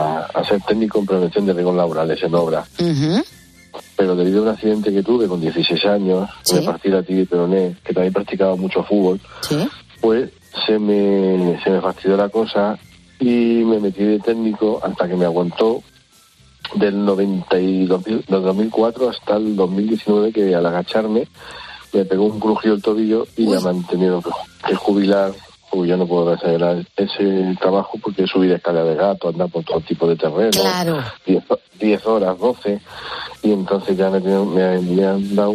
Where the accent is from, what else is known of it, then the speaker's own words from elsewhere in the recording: Portellano, Castilla-La Mancha, Spain; moved away; Yo aquí estoy ya muchos años, 20 y tantos años, porque yo soy manchego.